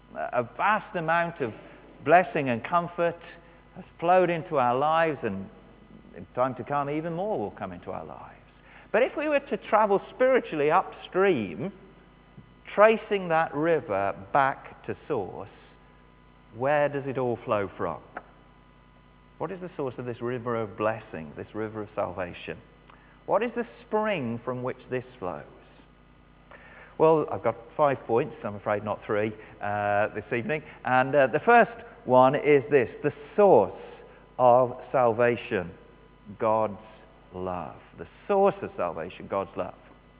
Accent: Bridgnorth, West Midlands, United Kingdom; born there; also born or lived in Minehead; now in Newtown, United Kingdom; I was born in Bridge North, which of course is a town in Shropshire on the banks of the Severn. Then for 9 years we lived in Minehead, which is on the south side of the Severn estuary.

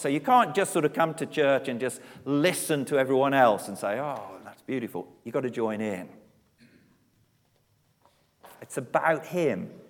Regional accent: England, United Kingdom; moved away as an adult; now in Wales, United Kingdom; As an Englishman living for 20 years in Wales

